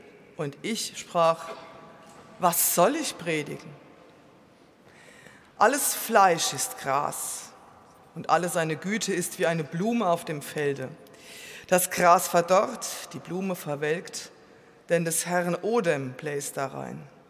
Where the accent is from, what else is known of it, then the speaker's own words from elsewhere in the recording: Kaiserslautern, Rhineland-Palatinate, Germany; In meiner Heimatstadt Kaiserslautern zum Beispiel steht Tag für Tag ein Mann in der Fußgängerzone